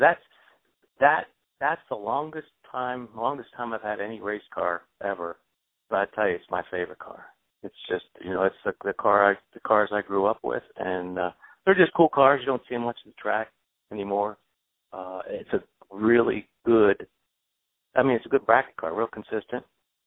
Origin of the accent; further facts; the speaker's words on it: New Jersey, United States; Well, I grew up in South Jersey.